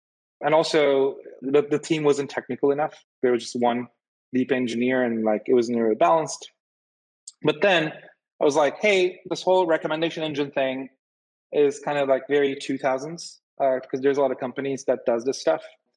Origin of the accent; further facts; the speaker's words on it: Turkey; moved away as an adult; So quick story on my end is I'm Turkish. I grew up in Turkey.